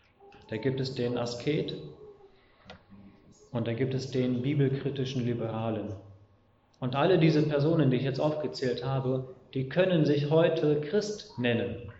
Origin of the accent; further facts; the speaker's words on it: Porta Westfalica, North Rhine-Westphalia, Germany; Ich komme aus Porta Westfalica.